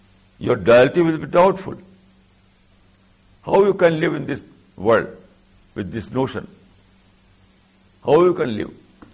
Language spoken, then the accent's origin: English; India; For example, I am Indian, so my nationhood is also Indian.